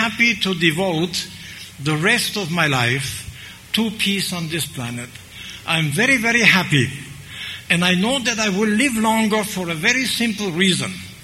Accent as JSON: {"language": "English", "region": "Grand Est", "country": "France", "said": "although I come from Alsace-Lorraine where we drink beer by the tons."}